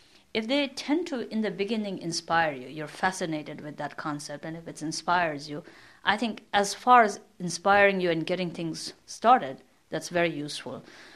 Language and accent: English; North India, India; I grew up in India where Hinduism is very strong. I grew up in North India where there are a lot of Muslims, and I had a lot of friends who are Muslims. And I did spend a number of years going to a Catholic convent school.